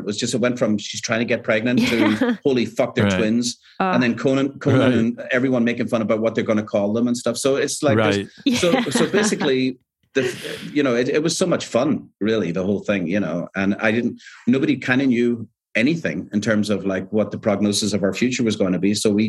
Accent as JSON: {"language": "English", "town": "Belfast", "region": "Northern Ireland", "country": "United Kingdom", "tie": "born or raised there", "said": "But there were like growing up in Belfast, there's always bright spots and it's what you make of things, you know?"}